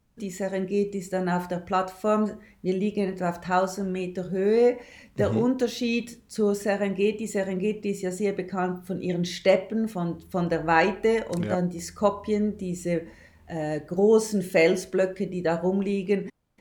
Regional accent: Lucerne, Switzerland; accent: Swiss dialect; now in Tanzania; Wie man mit meinem Dialekt hört, ich komme aus der Schweiz und zwar aus der Zentralschweiz. Ich bin am Vierwaldstättersee in Luzern groß geworden

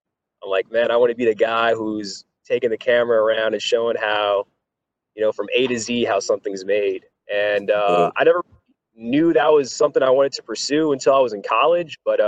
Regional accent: Omdurman, Khartoum, Sudan; English is a second language; also born or lived in Iowa City, United States; now in United States; I'm from Umm Durman, Sudan. Spent most of my life in Iowa City, Iowa.

